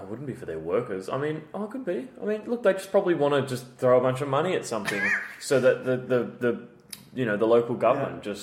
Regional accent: Australia; Being Australian, we're like, oh, we'll just burn it

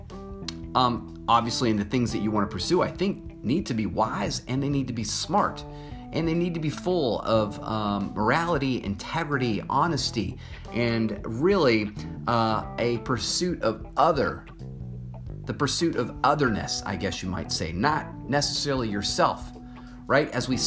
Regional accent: Virginia, United States; here in my home state of Virginia.

